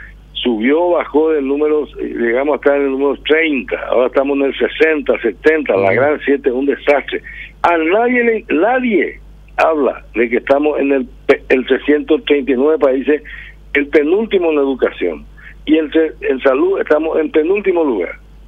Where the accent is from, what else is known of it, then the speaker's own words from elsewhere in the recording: Paraguay; cuán peculiares somos los paraguayos